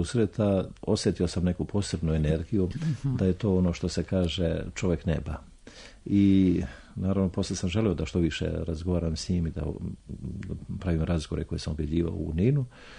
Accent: Serbia; upravo na Drini, to je inače moj rodni kraj

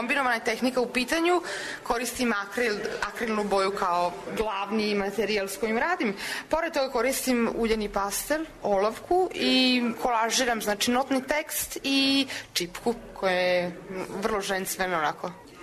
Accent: Sombor, Vojvodina, Serbia; also born or lived in Belgrade; now in Italy; Poreklom iz Sombora, posle toga sam se upisala u Beogradu na fakultet primenjenih umetnosti i dizajna, posle toga sam otišla u Napolj na specijalističke studije od 2 godine

